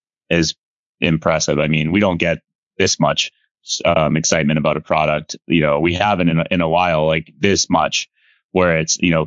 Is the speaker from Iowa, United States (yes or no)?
no; Boston, Massachusetts, United States; I don't just say that because I'm from Boston